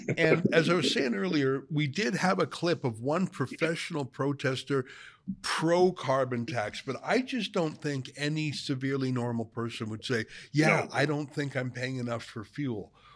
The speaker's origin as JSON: {"language": "English", "town": "Calgary", "region": "Alberta", "country": "Canada", "tie": "born or raised there", "said": "I grew up in Calgary"}